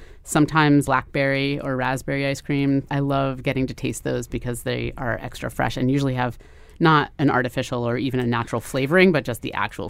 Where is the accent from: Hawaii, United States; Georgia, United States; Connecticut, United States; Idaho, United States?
Connecticut, United States; New Haven; And my other fave, since I'm from New Haven, is to hit up any of the downtown New Haven spots.